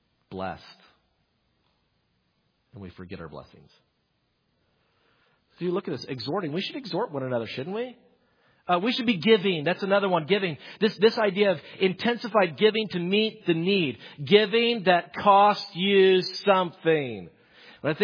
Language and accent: English; Greenville, United States; Okay, I'm from Greenville, so I can say this too.